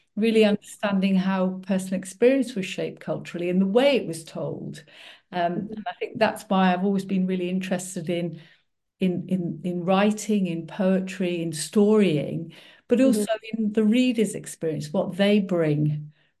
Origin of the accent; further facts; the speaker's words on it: Netherlands; also born or lived in Guernsey / England; my father's Dutch, my mother's English, and I was born in the Channel Islands in Guernsey. And sort of up till I was about 11, I was kind of living in Netherlands, in the Netherlands for part of the time, and in England for another part of the time.